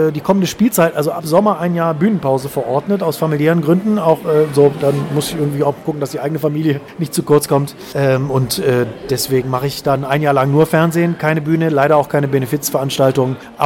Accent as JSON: {"language": "German", "town": "Krefeld", "region": "North Rhine-Westphalia", "country": "Germany", "said": "Ich komme ja aus Krefeld und insofern mag ich die Stadt"}